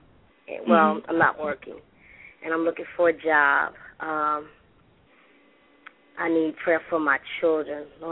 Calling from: Chicago, Illinois, United States; I'm calling from Chicago.

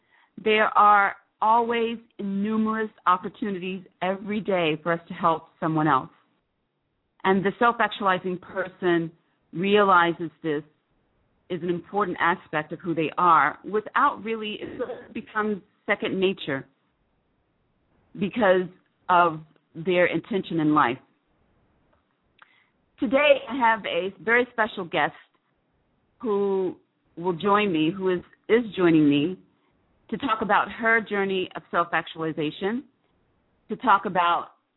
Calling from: Saudi Arabia; I'm calling in from Saudi Arabia.

